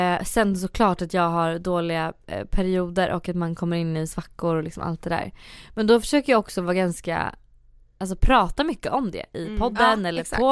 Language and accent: Swedish; Söderköping, Östergötland, Sweden; also born or lived in Ljusdal / Västerås; now in Stockholm, Sweden; Men sen jag uppväxt i Söderköping, Norrköping. Sen så bodde jag typ 2 år i Västerås innan jag flyttade till Stockholm.